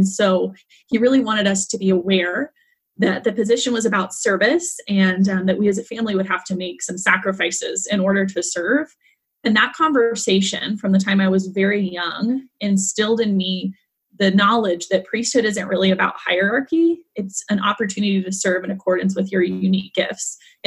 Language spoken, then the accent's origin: English; Blue Springs, Missouri, United States; Yeah, I was born in Blue Springs, and I've only lived in two houses my entire life, and both were in Blue Springs.